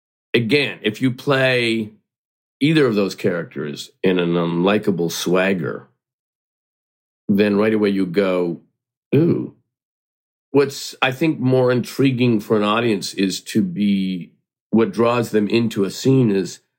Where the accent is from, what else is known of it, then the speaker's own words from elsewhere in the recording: Hamilton, Ontario, Canada; I grew up in Hamilton, Ontario, Canada, and I only watched American television. I didn't watch any Canadian. We got all our stations through Buffalo.